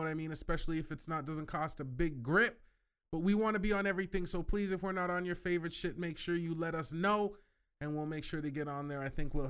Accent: Canada; I grew up in Canada, not always the roughest neighborhoods.

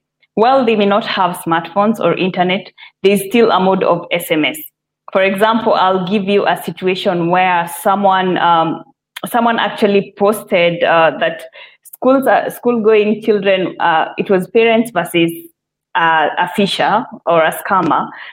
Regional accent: Kenya; I'm from Kenya. I'm a cybersecurity engineer with a background in software engineering

